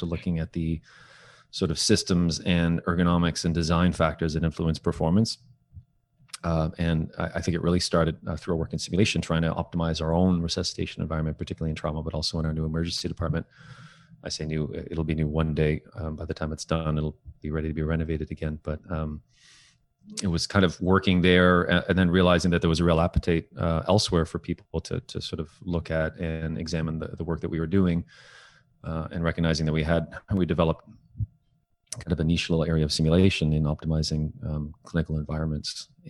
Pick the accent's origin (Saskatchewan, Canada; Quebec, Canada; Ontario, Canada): Ontario, Canada; Toronto; I was born and raised in Toronto, med school in Kingston, did my FR residency with subspecialty work in trauma back in Toronto. Again, I've been at St. Mike's for about 12 years now.